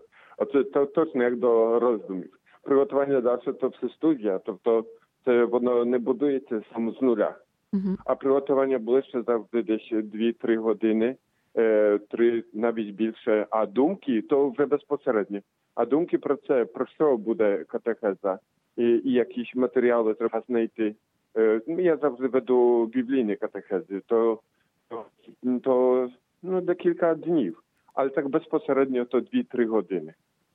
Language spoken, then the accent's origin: Ukrainian; Poland; now in Ukraine; тому що я сам з Польщі, так що в Польщі